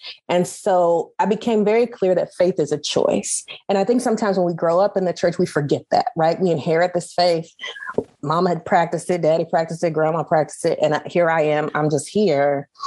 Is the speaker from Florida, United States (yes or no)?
no; Kansas City, Missouri, United States; also born or lived in Chicago; So I grew up in Kansas City, Missouri, after having been born just outside Chicago.